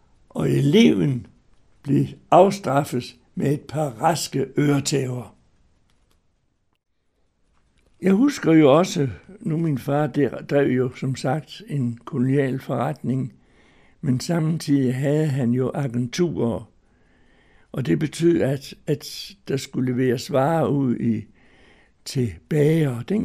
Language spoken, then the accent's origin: Danish; Horsens, Central Denmark Region, Denmark; og jeg er født den 7. august 1922. Og jeg er født her i Horsens. Min barndom, den starter jo sådan set i Nørretorv.